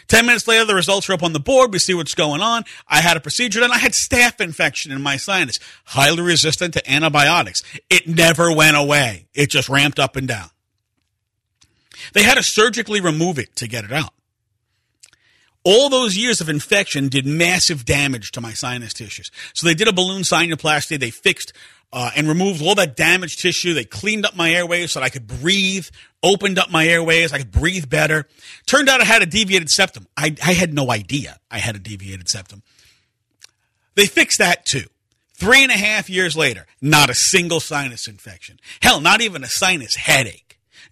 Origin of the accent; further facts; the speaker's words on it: New York, United States; I'm loud because I'm from New York. This is how we are in New York.